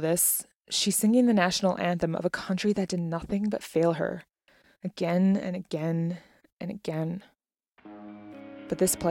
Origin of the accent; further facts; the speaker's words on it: Sioux Lookout, Ontario, Canada; also born or lived in Thunder Bay; I grew up in Sulicout. My mother taught at Pelican for 20 years, and I'm Indigenous myself